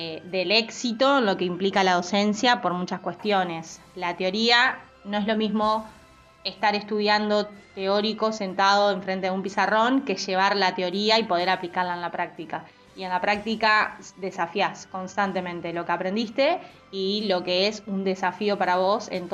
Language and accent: Spanish; Entre Ríos, Argentina; now in Buenos Aires, Argentina; Yo soy del interior, soy de Entre Ríos, y cuando me vine a estudiar a Buenos Aires